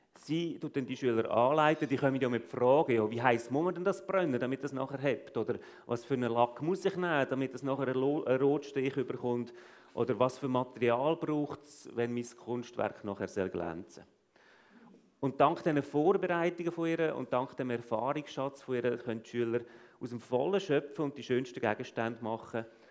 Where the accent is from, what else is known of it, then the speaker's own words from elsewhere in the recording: Central Switzerland, Switzerland; accent: Lucerne dialect; Ich bin in der Innerschweiz aufgewachsen, bin lange auf der Suche gewesen, spirituell. Ich war eigentlich Forstingenieur ursprünglich. Ich bin vor 10 Jahren zum Glauben gekommen an Jesus Christus